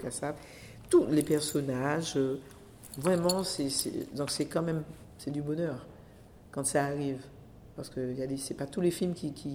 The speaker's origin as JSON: {"language": "French", "region": "Martinique", "country": "France", "said": "je viens de la Martinique. J'ai mes études en Martinique, à Paris."}